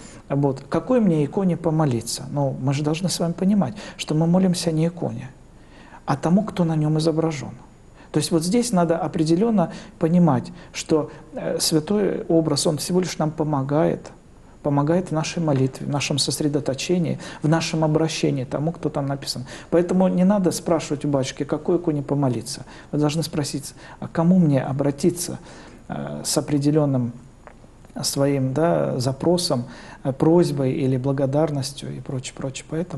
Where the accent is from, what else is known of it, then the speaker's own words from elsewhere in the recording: Far East, Russia; Я, так как сам выходец с Дальнего Востока, я все свое детство провел в военном гарнизоне, где был военный аэродром.